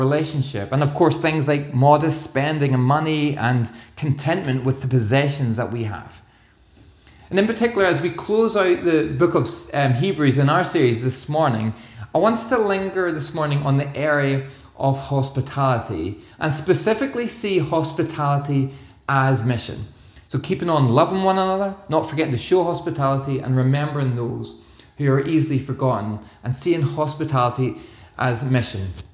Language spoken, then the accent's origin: English; Northern Ireland, United Kingdom; I'm from Northern Ireland, for those of you who don't know that. I've no intention to go back there